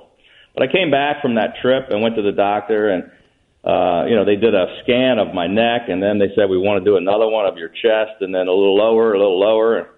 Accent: Maryland, United States; also born or lived in Florida; growing up in Prince George's County

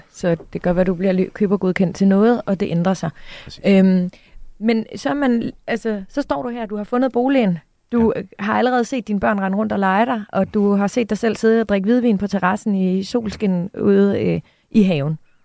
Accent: Jutland, Denmark; vi er fra Jylland.

